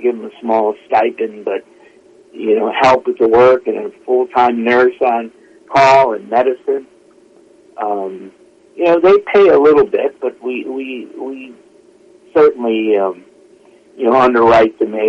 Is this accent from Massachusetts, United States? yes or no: no; Michigan, United States; I was born and reared in Michigan.